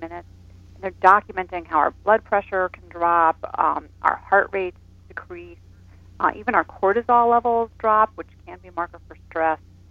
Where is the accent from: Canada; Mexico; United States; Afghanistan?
United States; I am from the United States, and we here have, you know, a particular sort of orientation toward nature